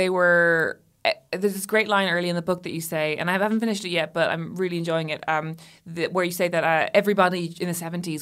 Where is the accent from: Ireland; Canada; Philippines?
Philippines; I'm gay. I'm Filipino.